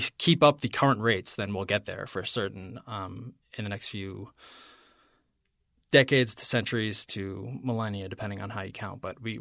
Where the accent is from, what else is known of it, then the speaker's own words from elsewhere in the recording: New England, United States; Not colonial homes, like I'm from New England